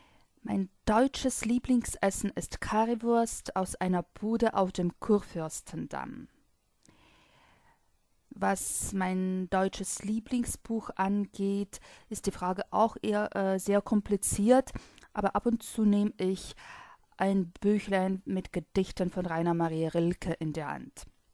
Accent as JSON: {"language": "German", "town": "Voronezh", "region": "Voronezh Oblast", "country": "Russia", "tie": "born or raised there", "second_language": "German", "said": "Ich komme aus Russland, aus der Stadt Voronezh. Ich bin 1976 in Voronezh geboren und hier habe ich mein ganzes Leben lang verbracht."}